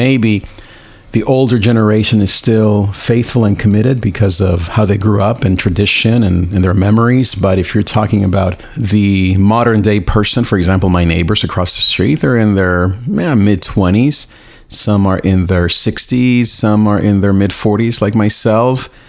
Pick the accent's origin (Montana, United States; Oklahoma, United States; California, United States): California, United States; Long Beach; I grew up in Long Beach, California. I grew up in the on the wrong part of town, you could say.